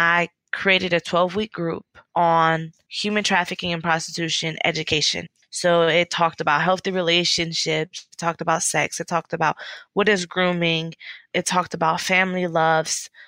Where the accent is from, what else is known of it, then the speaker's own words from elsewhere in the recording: Akron, Ohio, United States; I decided that I didn't want to go back to my hometown, Akron, because I didn't want to go back to the same people, the same ways, the same lifestyle.